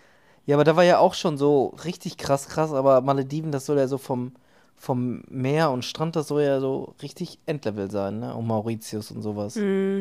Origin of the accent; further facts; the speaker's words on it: Germany; Okay, aber ich bin Deutscher. Domrep ist das für mich.